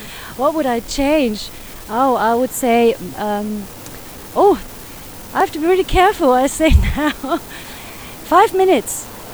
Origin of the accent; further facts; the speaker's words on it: Vienna, Austria; also born or lived in Manchester, United Kingdom; It's not Mancunian, not at all, actually. It's a kind of a mixture of something. I actually grew up in Vienna, and I went to school there. So, and I went back to England and studied there two different things, and I worked there for a long time.